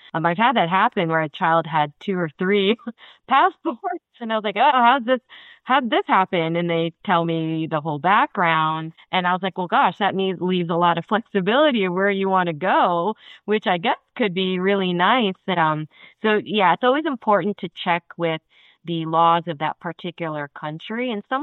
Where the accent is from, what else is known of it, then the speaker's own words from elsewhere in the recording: United States; born there; I could technically be both a Philippine citizen and a United States citizen since I was born in the United States.